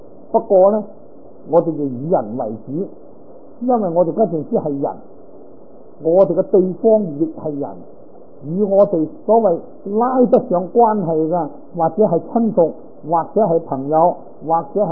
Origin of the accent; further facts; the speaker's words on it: Guangdong, China; 咁我都系广东人啦，标准广东人啊。但系好多广东话我都唔懂，你又讲客家话啦，我都仲可以揣摩呢个心理啦，都仲听得个七七八八。